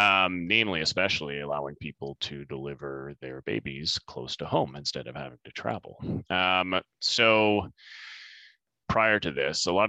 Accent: Oliver, British Columbia, Canada; So I grew up in Oliver, BC.

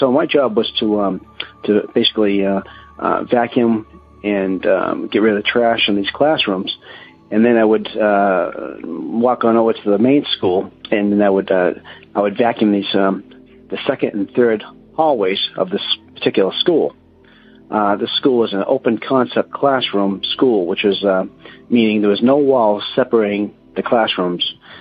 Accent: Massachusetts, United States; I'm from Massachusetts.

